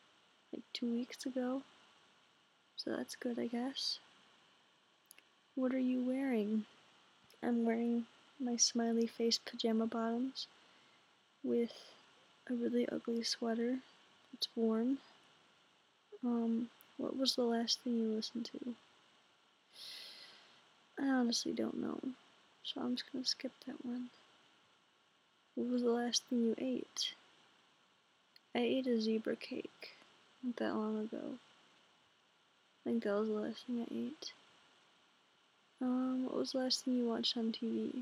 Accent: Minnesota, United States; I'm 16 years old. I'm from Minnesota. I'm still living there right now, unfortunately.

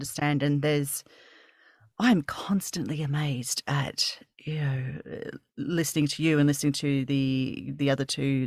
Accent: Australia; I'm Australian, obviously.

